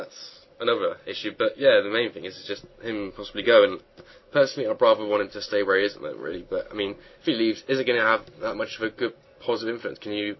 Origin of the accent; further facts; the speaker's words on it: United Kingdom; Maybe because I'm British.